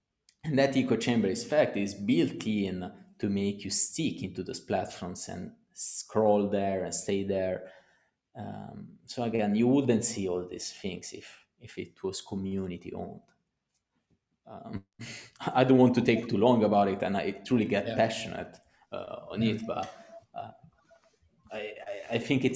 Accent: Italy; born there; English is a second language; also born or lived in Singapore; Yeah, I mean, I was born in Italy, but do I feel Italian? No, not really.

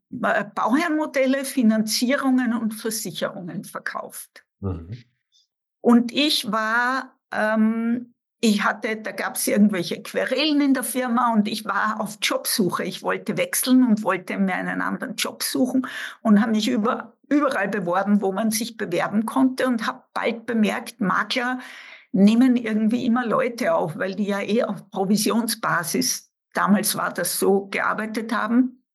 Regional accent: Vienna, Austria; also born or lived in Germany; ich komme aus Wien. Ich bin jetzt stolze 74 Jahre alt inzwischen.

